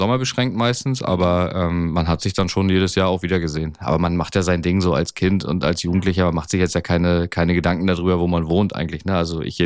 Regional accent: Ribnitz-Damgarten, Mecklenburg-Vorpommern, Germany; Ich bin von der Küste, ja, kann man so sagen. Ich komme aus Ribnitz-Damgarten. Das ist quasi ja ein paar Minuten vom Strand entfernt. Mit dem Fahrrad waren es als Kind irgendwie so 15 Minuten vielleicht. Und ich bin hier aufgewachsen. Wir haben noch nie woanders gewohnt.

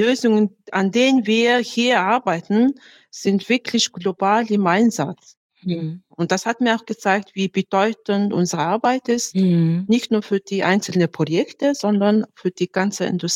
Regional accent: Mongolia

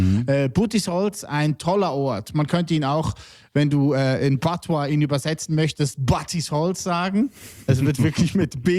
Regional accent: Hitzkirch, Lucerne, Switzerland; Ja, also eigentlich bin ich aus Hitzkirch, aber mein Vater, rest in peace, der kam aus Willisau.

